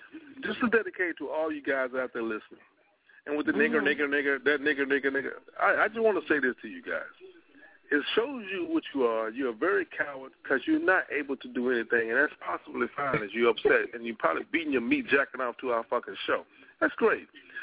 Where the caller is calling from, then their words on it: Humble, Texas, United States; I'm calling from Humble, Texas.